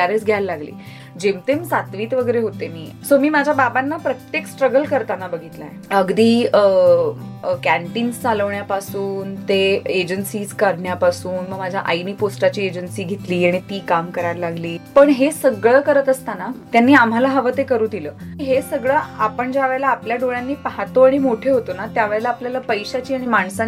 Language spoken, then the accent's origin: Marathi; Mumbai, Maharashtra, India; मी दादरच्या चाळीत वाढले आणि आमची चाळ अशी यू शेप मध्ये होती